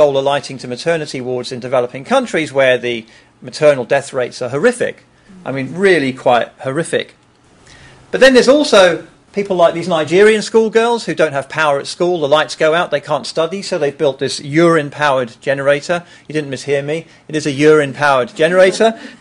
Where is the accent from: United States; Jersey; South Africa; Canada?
Jersey; But I come from Jersey in the Channel Islands, which is it's a financial kind of tax haven place. It's quite a lovely environment. It's small. Everything runs really well. It's quite a privileged place to live.